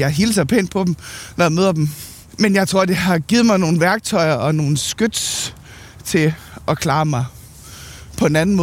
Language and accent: Danish; Copenhagen, Capital Region, Denmark; Jamen, jeg er vokset op i Østerbro.